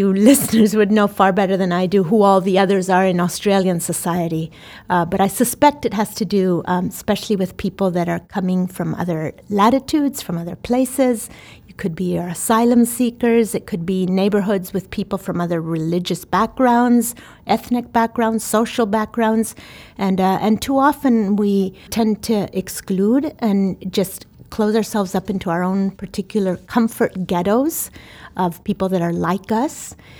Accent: Argentina; I grew up in Argentina, but our table was the most unlikely mix of people.

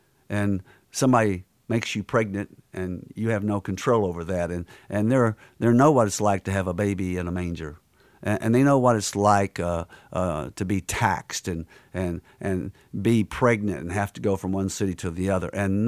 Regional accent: the South, United States; accent: Southern; guess where I'm from? I'm from the South. I bet you couldn't tell by my accent.

